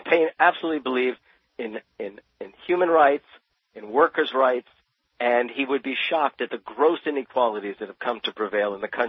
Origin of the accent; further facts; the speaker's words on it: New Jersey, United States; especially because I grew up in New Jersey and I think I have a sense of what … is about.